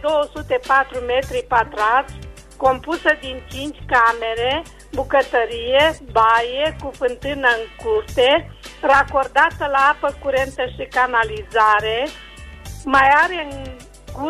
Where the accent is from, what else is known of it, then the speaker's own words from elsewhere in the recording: Reșița, Caraș-Severin, Romania; din Reșița.